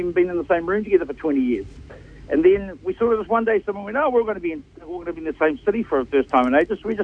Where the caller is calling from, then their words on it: Auckland, New Zealand; Yeah, I'm calling from Auckland City.